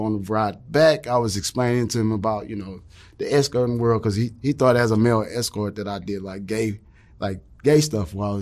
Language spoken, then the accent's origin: English; Lake Charles, Louisiana, United States; now in Los Angeles, United States; It's called Lake Charles, Southwest Louisiana.